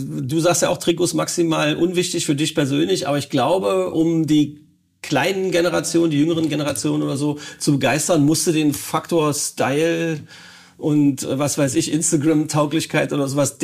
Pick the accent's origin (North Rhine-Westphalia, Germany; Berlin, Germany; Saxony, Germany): North Rhine-Westphalia, Germany; Ich komme aus dem Ruhrgebiet, das ist nicht meine Sprache.